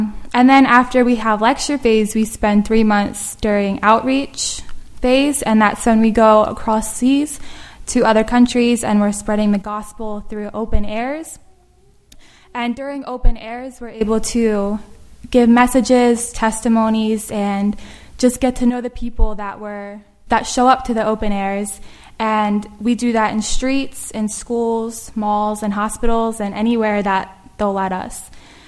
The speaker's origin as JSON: {"language": "English", "town": "Lancaster", "region": "Pennsylvania", "country": "United States", "tie": "born or raised there", "said": "I'm from Lancaster, Pennsylvania, and I grew up in Nottingham Missionary Baptist Church for 22 years."}